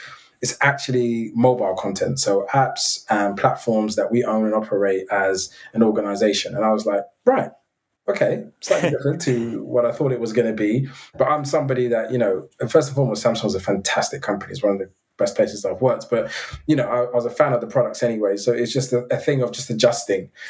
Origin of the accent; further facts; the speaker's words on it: Hackney, London, United Kingdom; I think growing up in Hackney in that time and at that age was a tough experience anyway.